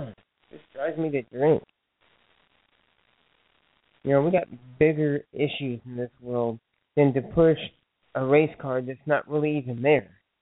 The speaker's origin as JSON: {"language": "English", "country": "Germany", "said": "You know, I'm not an American, but I'm from Germany."}